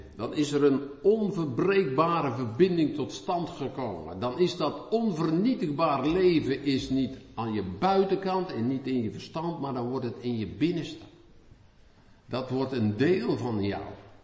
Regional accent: Netherlands; Ik weet niet hoe dat dan bij ons is, als Nederlanders.

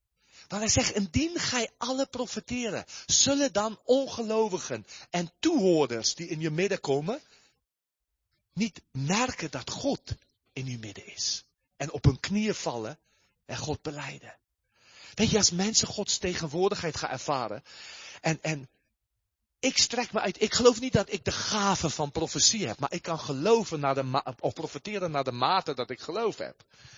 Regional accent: South Africa; now in Netherlands; Ik kom uit Zuid-Afrika.

